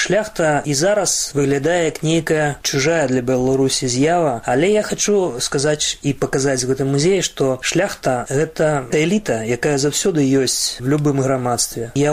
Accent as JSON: {"language": "Belarusian", "town": "Sverdlovsk", "region": "Sverdlovsk Oblast", "country": "Russia", "tie": "born or raised there", "also_born_or_lived": "Snezhinsk", "said": "за савецкім часам Челябінск 70. Гэта закрыты цэнтр атамнай прамысловасці. Бацькі працавалі там, але калі мне было 3 гады, то мы з'ехалі в Свердловск. Всё маё жыццё было звязана з Свердловскам."}